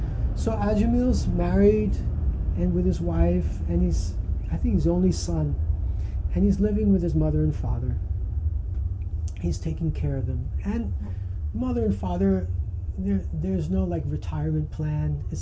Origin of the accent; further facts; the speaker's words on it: New York City, New York, United States; born there; which is the same year I was born in New York City.